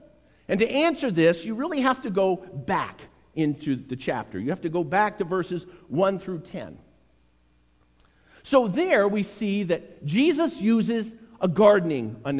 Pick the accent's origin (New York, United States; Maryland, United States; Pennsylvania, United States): New York, United States; when I was growing up, I grew up in the Hudson Valley, and in my younger elementary years, we lived in a house that was virtually surrounded by apple orchards.